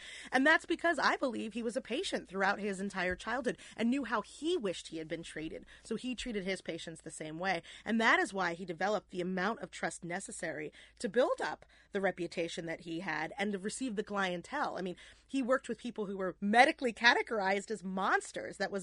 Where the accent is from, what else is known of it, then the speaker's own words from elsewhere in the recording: Philadelphia, Pennsylvania, United States; moved away; Growing up in Philadelphia, it's just a part of your childhood.